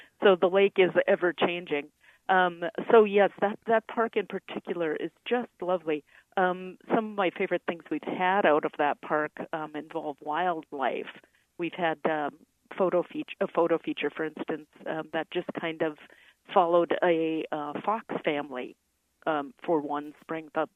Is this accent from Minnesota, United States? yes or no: yes; Duluth, Minnesota, United States; But of course, just to be honest with everyone, Duluth is actually my hometown.